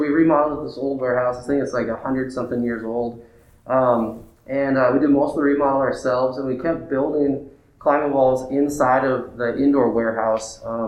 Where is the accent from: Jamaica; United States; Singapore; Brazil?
United States; Butte, Montana; Yeah, so I grew up in Butte.